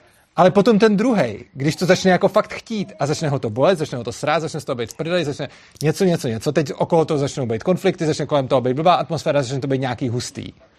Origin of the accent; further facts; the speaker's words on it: Prague, Czechia; já jsem z Prahy, oni jsou z Brna, a teda já se prostě bydlím napůl mezi Prahou a Brnem